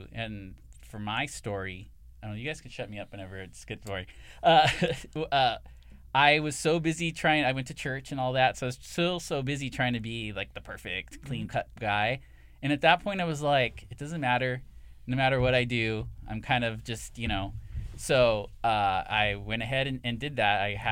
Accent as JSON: {"language": "English", "region": "California", "country": "United States", "said": "I'm from San Gabriel Valley, so I went to a tattoo convention over there at Pomona Fairplex, walked around."}